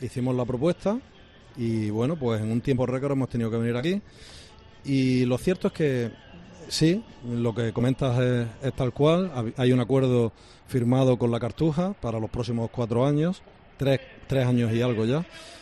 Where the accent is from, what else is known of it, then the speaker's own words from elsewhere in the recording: Spain; yo como español apuesto por España, ¿no?